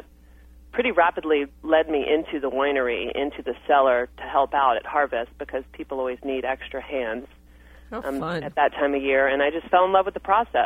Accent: Virginia, United States; I'm from Virginia originally

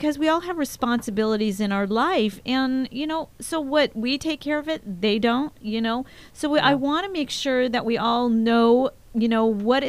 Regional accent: Chatsworth, California, United States; Ah, my hometown down there

